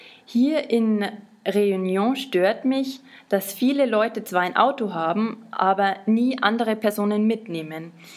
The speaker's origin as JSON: {"language": "German", "country": "Germany", "lives_now": "Austria", "said": "Ich komme aus Deutschland, aber ich lebe derzeit in Österreich, um dort zu studieren."}